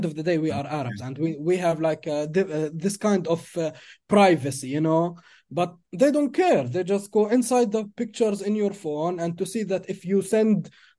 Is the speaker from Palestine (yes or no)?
yes; Jerusalem, Palestine; Me, as a Palestinian born and raised in Jerusalem, but now in the old city of Jerusalem, but now I live in Wadi Al Jawz.